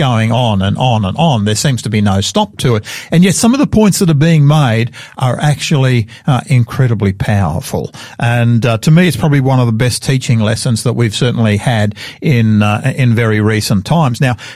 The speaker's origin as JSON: {"language": "English", "country": "Australia", "said": "I'm an Australian. I'm very proud of my country."}